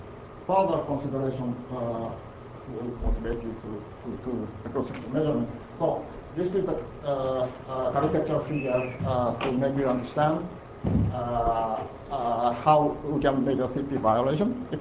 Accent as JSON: {"language": "English", "country": "Brazil", "second_language": "English", "said": "So I'm come from Brazil."}